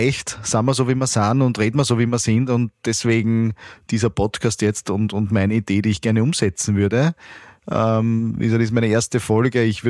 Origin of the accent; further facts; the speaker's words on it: Baden, Lower Austria, Austria; born there; Ich nach meiner Scheidung bin nach Baden gezogen, weil ich bin gebürtig aus Baden.